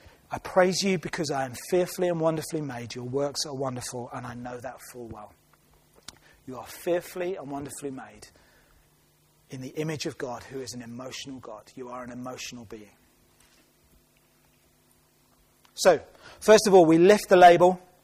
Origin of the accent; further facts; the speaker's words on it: United Kingdom; our culture shapes that perhaps we might be more blue than red, just by being British.